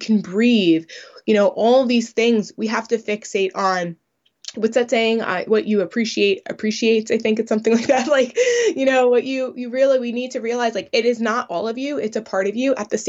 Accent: United States; I'm from the United States, and growing up, I was born in 1990.

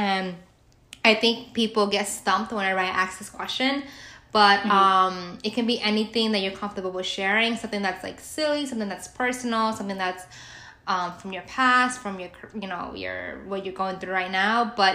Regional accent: New York, United States; I think even me as a New Yorker, and somebody, trust me, everybody knows I'm always like, I'm a native.

